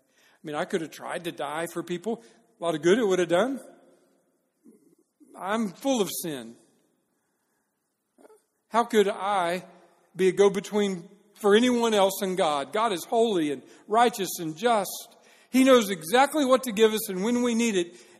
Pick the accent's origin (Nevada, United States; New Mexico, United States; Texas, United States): Texas, United States; Because I grew up in Texas and they thought that was really funny to try and get the little kids to eat the fried rattlesnake.